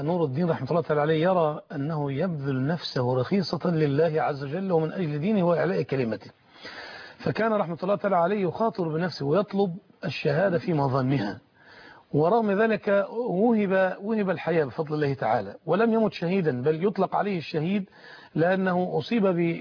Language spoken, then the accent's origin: Arabic; Egypt; وحاصروا محافظة دمياط عندنا في مصر